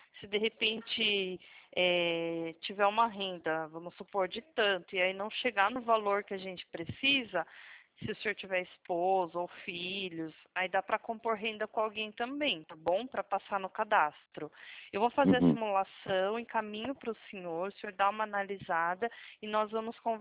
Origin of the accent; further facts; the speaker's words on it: São Paulo, Brazil; Eu sou de São Paulo